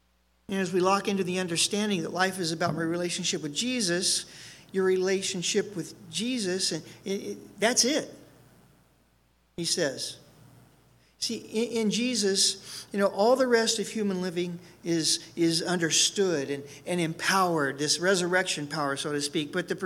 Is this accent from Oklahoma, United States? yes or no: yes; Oklahoma, United States; I was raised here as a kid before we moved to California. I am from Oklahoma. I think I'm the only Calvary pastor in Oklahoma from Oklahoma.